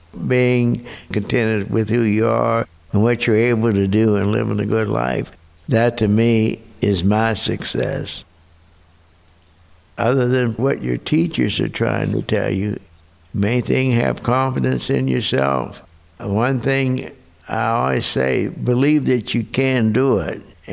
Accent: New Castle, Pennsylvania, United States; My birthday is July 23rd, 1926. I grew up in Newcastle, Pennsylvania. My father was a coal miner

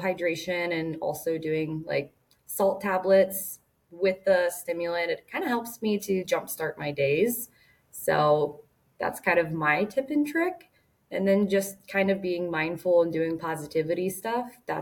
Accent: Cincinnati, Ohio, United States; I am from Cincinnati, Ohio

